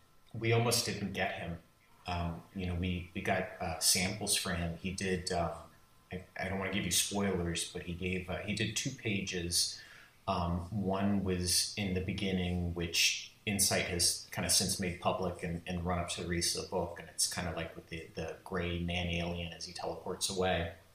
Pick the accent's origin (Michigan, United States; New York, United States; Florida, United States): Florida, United States; Miami; it's set in Miami, which is my hometown.